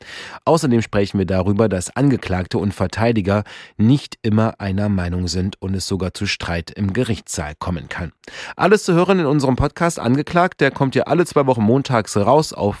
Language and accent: German; Erfurt, Thuringia, Germany; Ja, auch ich als Erfurter kann mich da noch gut dran erinnern